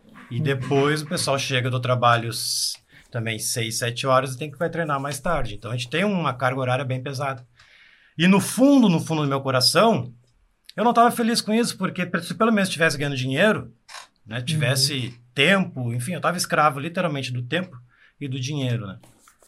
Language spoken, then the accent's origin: Portuguese; Porto Alegre, Rio Grande do Sul, Brazil; Porto Alegre, Granville, aqui